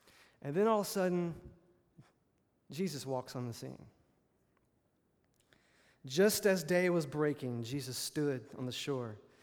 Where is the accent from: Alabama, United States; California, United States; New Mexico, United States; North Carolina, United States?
Alabama, United States; Now, I grew up on the Gulf Coast. I grew up on the Mobile Bay.